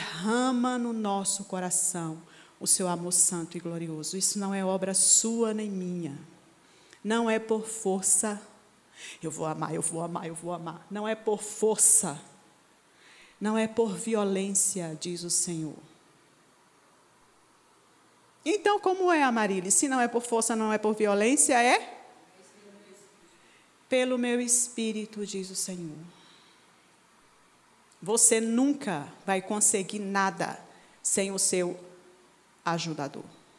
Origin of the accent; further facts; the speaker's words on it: Bahia, Brazil; Meu sotaque é maravilhoso e eu sou baiana?